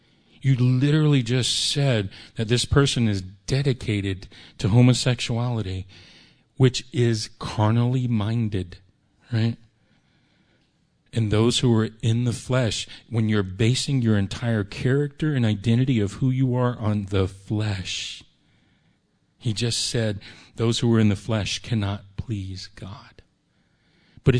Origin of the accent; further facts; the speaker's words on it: United States; I'm American. That makes me a Christian, but it's not, you know.